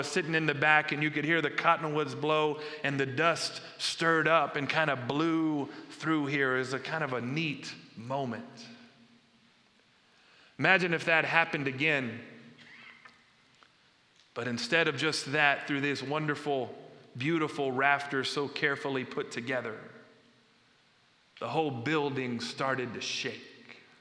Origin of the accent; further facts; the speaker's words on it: Kenedy, Texas, United States; And I grew up in Kennedy, a town of about 3,000 south of San Antonio, and remember going to the big city every so often